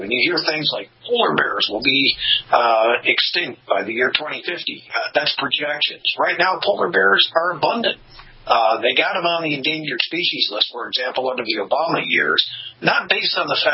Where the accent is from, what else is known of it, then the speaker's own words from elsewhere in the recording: Buffalo, New York, United States; I grew up in Buffalo, New York. And I remember, like you do, back in the late 70s, I was introduced to this because it was a coming ice age.